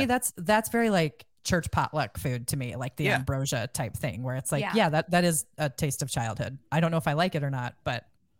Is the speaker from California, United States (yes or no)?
no; Iowa, United States; No, I mean, I'm from Iowa, so I'm a real meat and potatoes kind of gal.